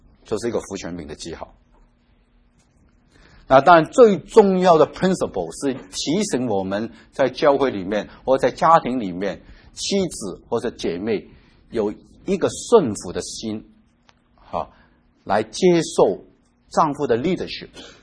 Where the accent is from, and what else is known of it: China